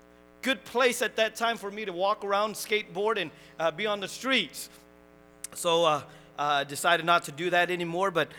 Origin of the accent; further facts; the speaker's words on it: Massachusetts, United States; And I'm from Massachusetts, a small town.